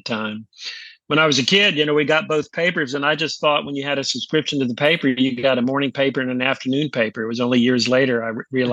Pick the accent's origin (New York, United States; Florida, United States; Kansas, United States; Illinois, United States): Florida, United States; Pensacola; Yeah, I was born and raised in Pensacola.